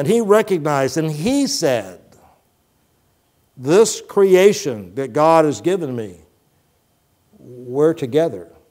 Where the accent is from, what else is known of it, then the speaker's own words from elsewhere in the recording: Plant City, Florida, United States; because I grew up in Plant City